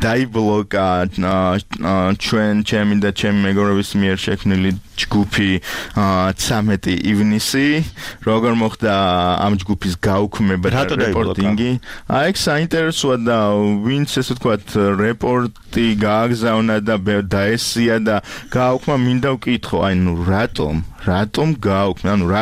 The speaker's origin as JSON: {"language": "Georgian", "region": "Tbilisi", "country": "Georgia", "said": "გადავარჩინო თბილისი და აი ჩვენ თბილისელები ვართ."}